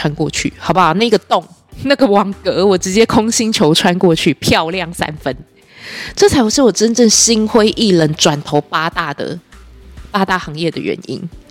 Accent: Taipei, Taiwan; 我一个土生土长的台湾人

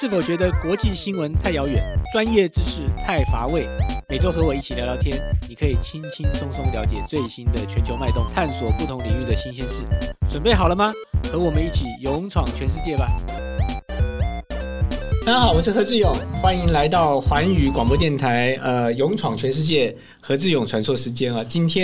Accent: Taiwan; 因为台湾现在大概是我们应该是全世界出生率倒数，我忘了前倒数后面的前两，倒数第二还第三比韩国好一点点。

